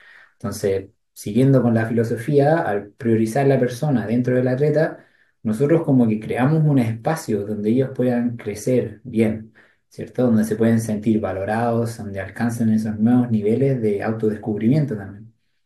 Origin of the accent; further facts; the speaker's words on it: Chile; más que nosotros como somos chilenos